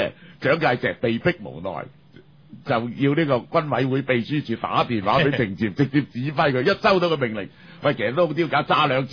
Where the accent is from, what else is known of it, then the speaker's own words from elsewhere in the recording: Guangdong, China; 呢、這個咧就係我哋廣東人嘅驕傲嚟